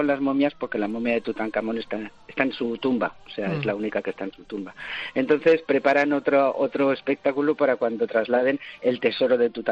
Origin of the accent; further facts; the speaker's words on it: Valencia, Valencian Community, Spain; por lo menos en mi época muy, muy infantil, yo soy de Valencia, y allí no era costumbre